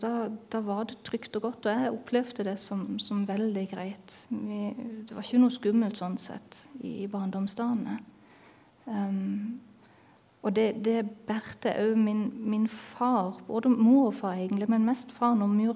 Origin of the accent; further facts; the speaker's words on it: Dresden, Saxony, Germany; Norwegian is a second language; now in Kristiansand, Norway; Jeg kommer da fra Dresden, som ligger i Tyskland. Og der er vi på langt, langt ut på østsiden. Og når jeg vokste da opp, frem til jeg var 7 år cirka, så var vi bak den store, ferdelustige muren da.